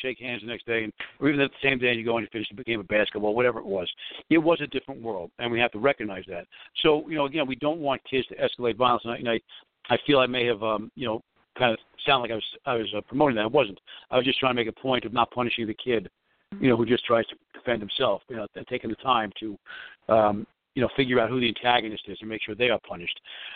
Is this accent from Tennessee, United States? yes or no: no; New York City, New York, United States; you and I grew up in New York City. Maybe our attitude's a little different, you know, than somewhere else.